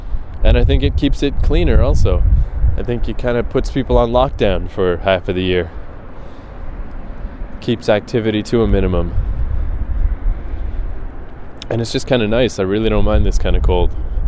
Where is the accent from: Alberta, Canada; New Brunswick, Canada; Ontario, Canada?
New Brunswick, Canada; it's pretty cool because very similar to my hometown where I live on the St. John River.